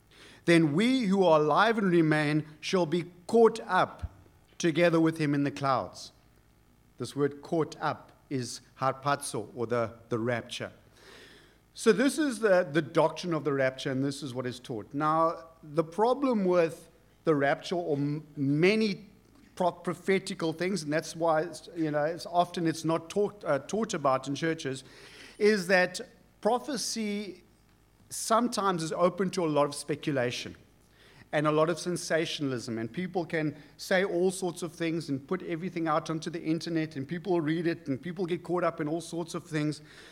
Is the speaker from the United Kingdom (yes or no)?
no; South Africa; we might, as South African Christians, never experience that degree of persecution